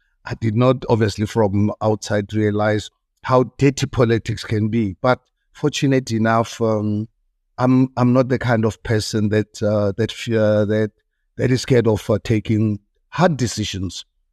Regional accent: South Africa; 1994, as a South African, for the first time, I voted

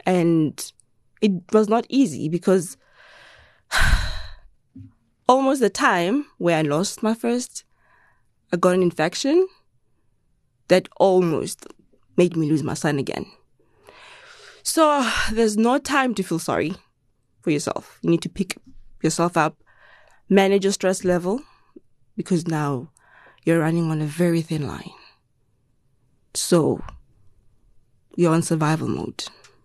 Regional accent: Rustenburg, North West, South Africa; Born and bred in Rustenburg, originally from Pugeng, and navigating life.

